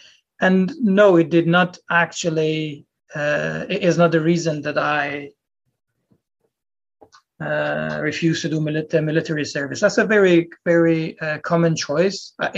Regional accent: Iran; Growing up there, I think, was nice. That doesn't mean life in Iran doesn't have any problems.

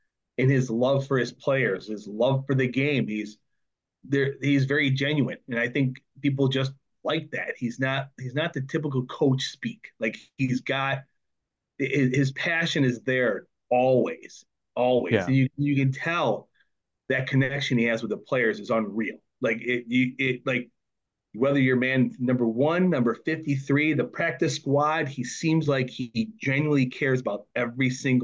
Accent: Buffalo, New York, United States; granted, I'm from Buffalo, love the Bills and all that stuff

